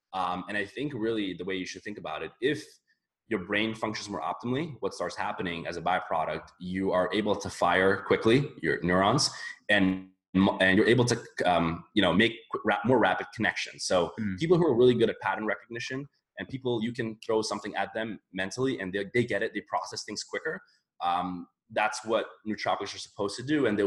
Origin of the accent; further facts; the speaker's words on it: Netherlands; also born or lived in Switzerland; now in Boston, United States; where I'm from the Netherlands and Switzerland, like we don't know about that stuff.